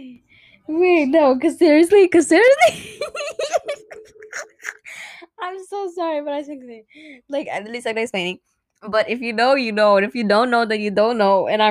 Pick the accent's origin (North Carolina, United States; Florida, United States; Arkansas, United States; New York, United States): New York, United States; again, like I said, I'm from New York, and literally when … was alive, I would listen.